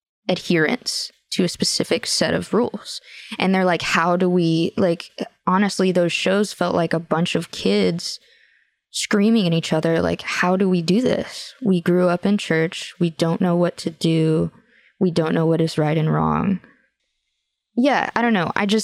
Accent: the South, United States; And because I grew up in the South with this whole like idea of original sin and like the worm theology of being nothing

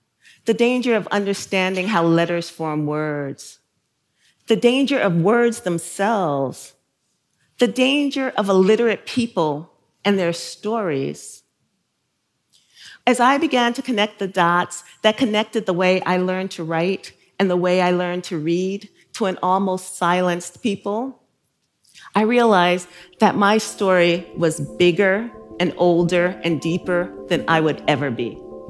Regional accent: Brooklyn, New York, United States; You know, I grew up in Bushwick, and it was like, where were the books about a black girl growing up in Bushwick and in the home of a single mom

